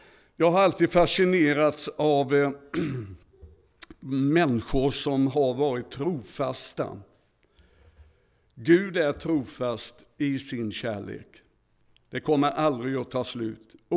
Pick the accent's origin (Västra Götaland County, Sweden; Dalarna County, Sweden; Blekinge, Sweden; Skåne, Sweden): Västra Götaland County, Sweden; Gothenburg; Jag kommer ju från Göteborg.